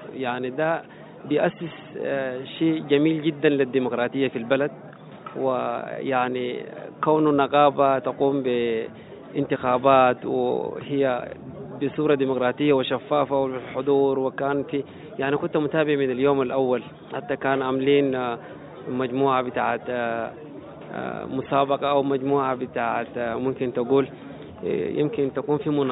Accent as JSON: {"language": "Arabic", "country": "Sudan", "said": "انا اجي من السودان"}